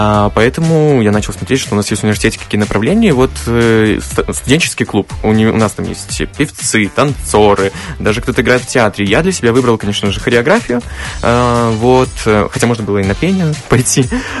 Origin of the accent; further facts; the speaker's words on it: Rechytsa, Gomel Region, Belarus; Да, я сам из Речицы.